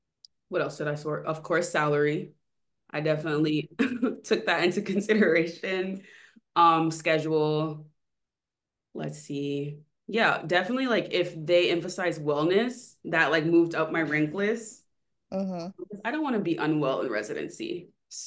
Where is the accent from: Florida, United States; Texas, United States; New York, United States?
Florida, United States; I'm born and raised in South Florida, and I went to FAU for undergrad and NSU, obviously, for medical school. So I've been here my whole life.